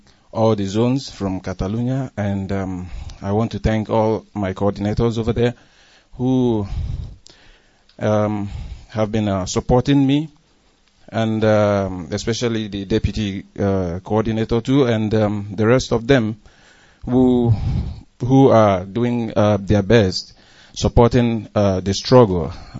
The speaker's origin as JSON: {"language": "English", "town": "Enugwu-Ukwu", "region": "Anambra", "country": "Nigeria", "tie": "born or raised there", "second_language": "English", "lives_now": "Spain", "said": "I hail from Enugwuku in Njikoka local government of Biafra land."}